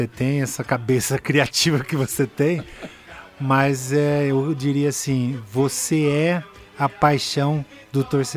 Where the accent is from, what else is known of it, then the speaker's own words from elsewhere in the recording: Londrina, Paraná, Brazil; Não sou nascido em Londrina, mas fui criado aqui.